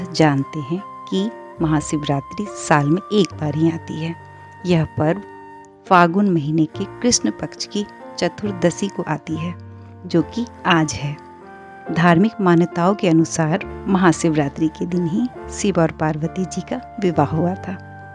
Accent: Patna, Bihar, India; चूंकि मैं पटना से हूं, तो मैं इस बार हमारे पटना से सटे बैकटपुर गांव में

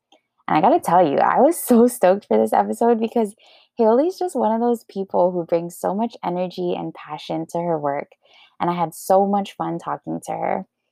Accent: Hawaii, United States; So I was born and raised here in Hawaii. Graduated from Mililani High School, and I love Hawaii with all of my heart.

